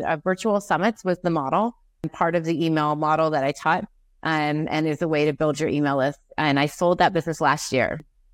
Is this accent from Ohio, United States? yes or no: yes; Ohio, United States; I mean, I grew up poor in Southern Ohio. My dad was an alcoholic. My mom was bipolar.